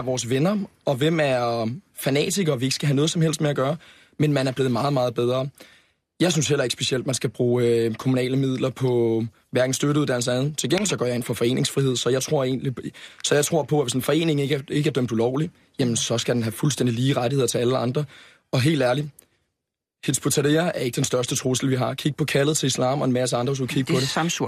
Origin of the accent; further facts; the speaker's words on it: Copenhagen, Capital Region of Denmark, Denmark; Jeg er opvokset inde på Blågårds Plads